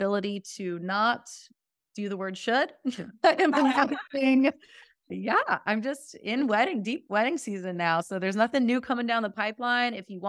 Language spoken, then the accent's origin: English; Florida, United States; I love the water. I grew up in Florida. We don't live near an ocean